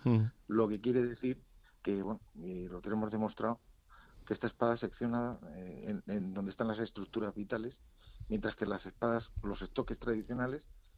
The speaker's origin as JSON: {"language": "Spanish", "town": "Cáceres", "region": "Extremadura", "country": "Spain", "lives_now": "Madrid, Spain", "said": "Bueno, yo soy extremeño, aunque vivo en Madrid. Oh. Yo soy de Cáceres."}